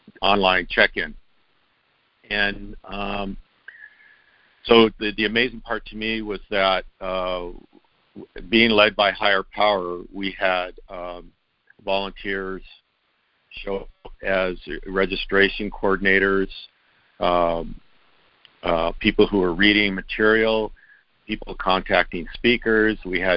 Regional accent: Seattle, Washington, United States; I'm a debtor from Seattle, Washington.

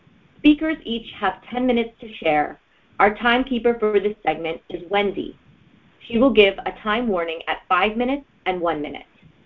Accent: Brooklyn, New York, United States; I serve on the UUOC, and I am a debtor from Brooklyn, New York, on Muncie, Lenape, Canarsie land.

